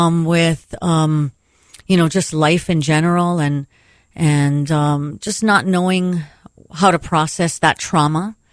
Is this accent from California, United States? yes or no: no; Pearl City, Hawaii, United States; I grew up here in Hawaii, in Pearl City and Aiea.